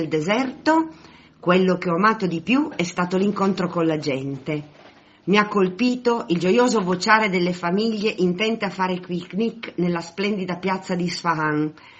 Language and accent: Italian; Turin, Piedmont, Italy; sono di Torino. Ho visitato l'Iran per 12 giorni nel mese di agosto.